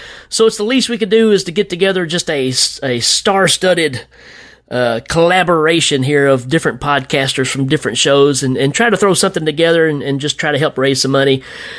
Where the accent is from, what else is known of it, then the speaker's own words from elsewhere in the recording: Tennessee, United States; I'm from Tennessee. He's from Tennessee as well.